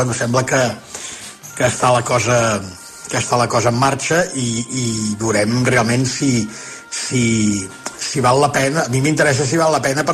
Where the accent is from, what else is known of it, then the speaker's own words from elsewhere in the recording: Foix, Occitania, France; Perquè jo soc de Foix, eh?